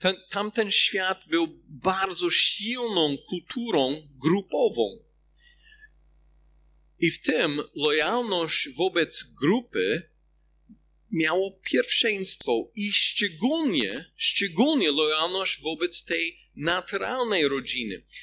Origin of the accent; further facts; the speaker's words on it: United States; Polish is a second language; now in Poland; chociaż jestem Amerykaninem i pochodzę z innej kultury oczywiście. I też Polska jest trochę bardziej kolektywistyczna niż moja rodzinna kultura jest